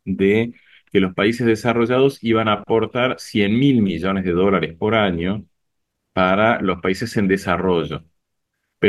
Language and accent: Spanish; Argentina; a los países como la Argentina, tampoco nos sirve que vengan y nos regalen plata